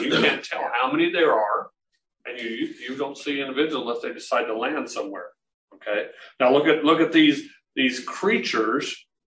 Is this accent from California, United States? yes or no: no; Chandler, Arizona, United States; Read one this morning about a church in my hometown of Chandler.